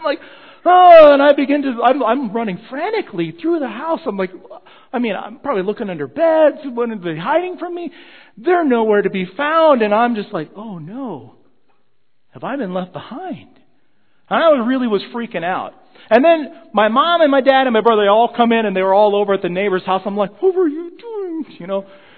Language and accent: English; Dillon Valley, Colorado, United States; I grew up in Colorado. I still remember the house. It was a greenhouse. 134 Big Elk Road in Dillon Valley, Colorado.